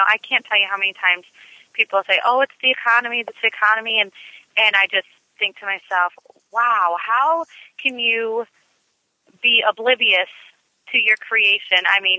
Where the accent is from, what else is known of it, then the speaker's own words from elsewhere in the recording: Sacramento, California, United States; I walked into, like I said, I grew up in Sacramento